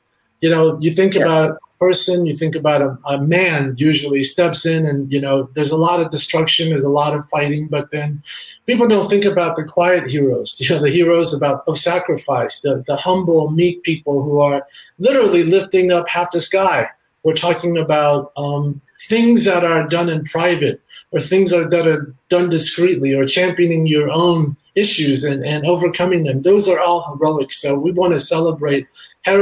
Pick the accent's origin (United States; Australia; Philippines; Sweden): United States; Hollywood, California; Even though I grew up in Hollywood and I lived the life of the average American kid